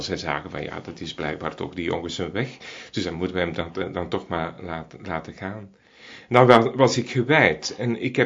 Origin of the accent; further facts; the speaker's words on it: Flanders, Belgium; Ik kom uit Vlaanderen.